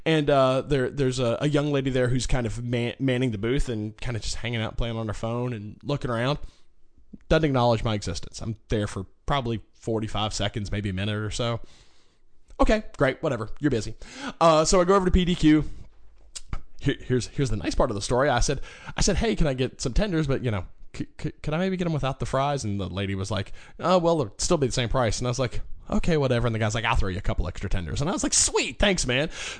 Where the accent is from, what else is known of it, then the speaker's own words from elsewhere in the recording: Raleigh, North Carolina, United States; And they knew that I was from Raleigh and all that stuff